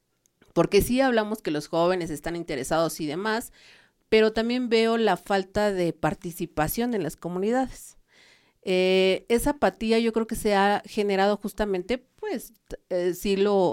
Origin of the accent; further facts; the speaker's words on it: San Francisco Texcoxpa, Mexico City, Mexico; Yo soy de San Francisco Texcoxpa